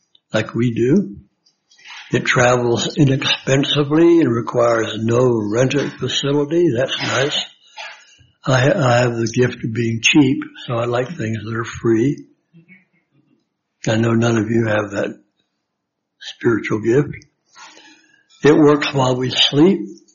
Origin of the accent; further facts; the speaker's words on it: Washington, District of Columbia, United States; I was raised in Washington, D.C., which is now a powder keg city, and we lived two blocks from the black neighborhood